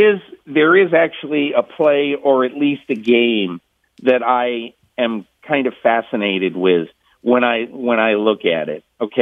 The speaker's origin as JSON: {"language": "English", "region": "Connecticut", "country": "United States", "tie": "born or raised there", "said": "I grew up in Northern Connecticut. Many is the day when I had to go out as a kid and shovel 2 feet of snow for 4 or 5 hours."}